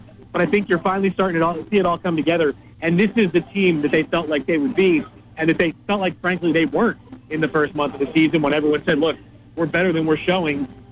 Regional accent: Philadelphia, Pennsylvania, United States; And it's funny because, you know, growing up in Philadelphia, I used to listen to the great Harry Callis call games when I was a youngster.

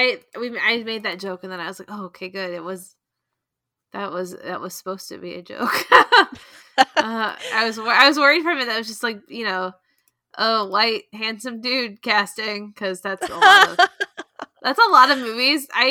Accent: United States; and like because we're American, there's like a hearkening to like slavery

